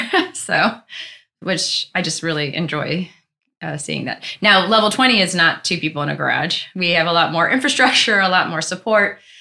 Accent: Virginia, United States; now in Cleveland, United States; I'm from Virginia, and that's where the company was based. I had moved to Cleveland.

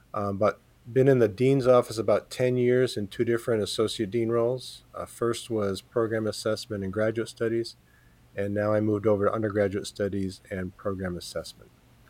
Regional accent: Illinois, United States; moved away as an adult; now in Auburn, United States; So I'm originally from Illinois. Went to University of Illinois and the University of Pennsylvania

